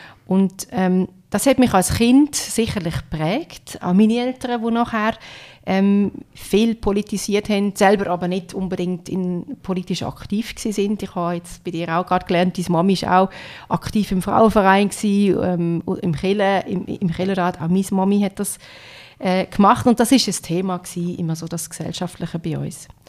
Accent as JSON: {"language": "German", "region": "Aargau", "country": "Switzerland", "tie": "born or raised there", "also_born_or_lived": "Ennepetal, Germany", "said": "aufgewachsen in den ersten Lebensjahren in Deutschland, im Bundesland Nordrhein-Westfalen, in einer Stadt, wo man Ennepetal nennt. Und bin dann aber später in meiner Kindheit und Jugend in die Schweiz gezogen, bin im Kanton Aargau"}